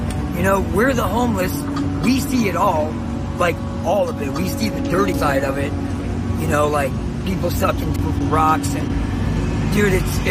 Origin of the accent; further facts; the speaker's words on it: the South, United States; I'm from the South, man.